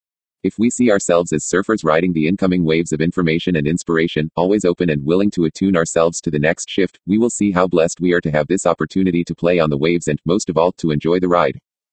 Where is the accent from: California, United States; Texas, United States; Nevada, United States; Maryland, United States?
California, United States; San Bernardino; born there; I was born on September 1, 1965 in San Bernardino, CA.